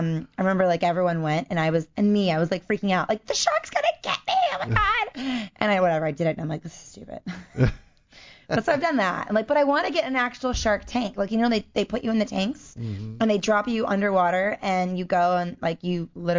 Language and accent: English; Baltimore, Maryland, United States; So growing up in Baltimore, you know, you've got the aquarium there, and you've got the D.C. Zoo, and you've got all this stuff.